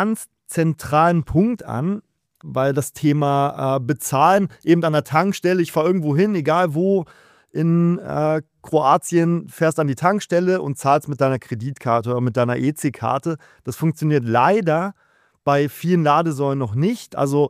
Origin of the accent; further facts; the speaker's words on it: Germany; now in Zurich, Switzerland; bei meinen Eltern oben in Deutschland. Man hört, wir kommen beide ursprünglich aus Deutschland